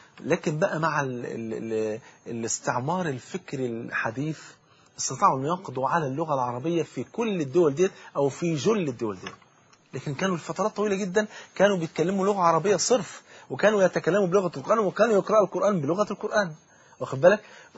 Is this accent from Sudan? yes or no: no; Egypt; انا كرجل مصري